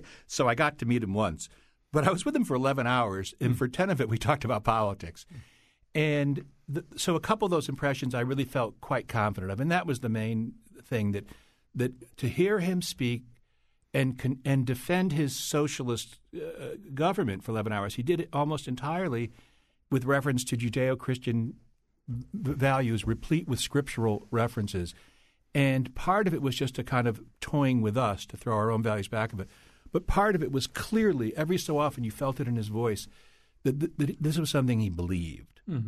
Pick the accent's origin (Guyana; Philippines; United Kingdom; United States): United States; Hartford, Connecticut; I grew up in Northern Hartford. I know what it feels like to be in a city where people feel safe and where they don't.